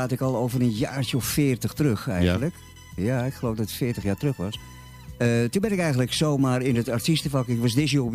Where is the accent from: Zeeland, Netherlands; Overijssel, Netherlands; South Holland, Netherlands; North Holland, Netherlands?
North Holland, Netherlands; Amsterdam; Ik ben Amsterdammer.